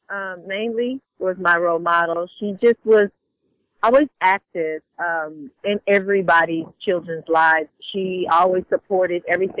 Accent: Alabama, United States; It was a lot of fun. You know, back when I was growing up, there really wasn't, there weren't a lot of worries.

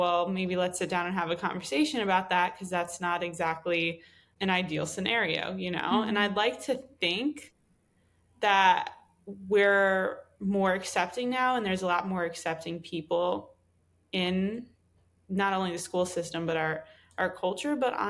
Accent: Connecticut, United States; I know so many people I'm from Connecticut, literally in Connecticut, they felt out of place.

